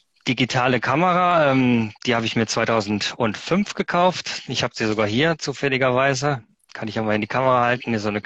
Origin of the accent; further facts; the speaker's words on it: Oldenburg, Lower Saxony, Germany; ich bin 43, ich komme aus Oldenburg